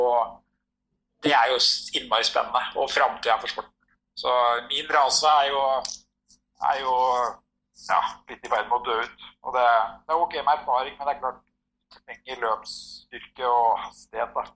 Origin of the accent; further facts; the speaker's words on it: Trysil, Innlandet, Norway; jeg vokste opp i Trysil og sto mye på ski og Telemark